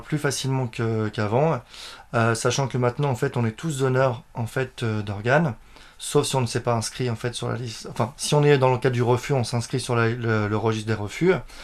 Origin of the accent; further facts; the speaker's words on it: Le Havre, Normandy, France; on est tous du Havre.